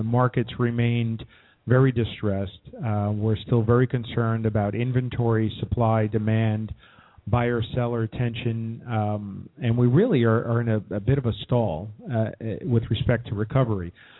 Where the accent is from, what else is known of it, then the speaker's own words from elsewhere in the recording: New York, United States; I'm originally from New York, right? So I saw those towers go down, and it ripped my heart out.